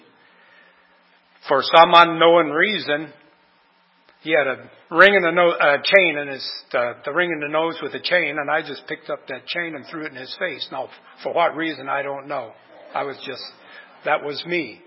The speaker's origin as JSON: {"language": "English", "town": "Bremen", "region": "Indiana", "country": "United States", "tie": "born there", "said": "I was born over in Bremen, Indiana."}